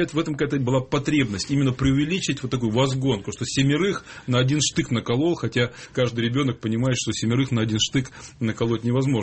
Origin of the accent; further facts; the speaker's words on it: Altai Krai, Russia; я рос на Алтае. И в маленьком городке, и в средней школе. Рядом с нами была, был такой городок, но сейчас есть город Горняк на границе Алтайского края и Казахстана.